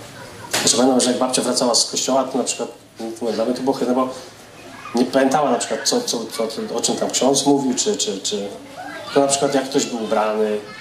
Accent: Grodzisk Mazowiecki, Masovian Voivodeship, Poland; z Grodziska Mazowieckiego pochodzę. Wychowałem się w takiej katolickiej rodzinie. Ze strony mamy takiej bardzo, bardzo, nawet bardzo katolickiej.

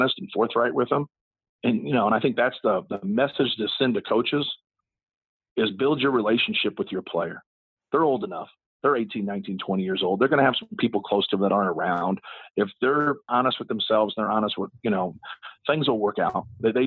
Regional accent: Indiana, United States; I grew up on a college campus. I grew up on Ball State's campus. I used to go watch Ball State's games when I was a little kid.

